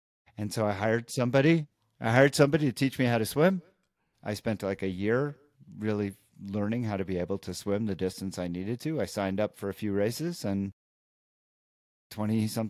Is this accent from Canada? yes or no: yes; Montreal, Quebec, Canada; I grew up in Montreal, after all, you know, home of the Canadiens and real ice hockey hotbed.